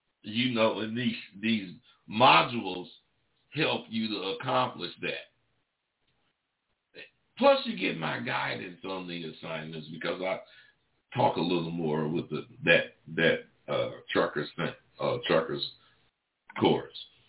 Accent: California, United States; I'm in California. I'm from California, and I done turned out.

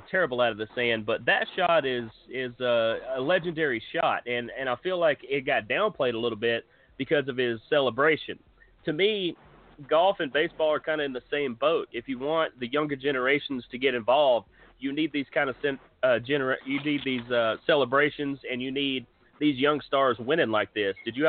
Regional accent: East Coast, United States; I'm from the East Coast.

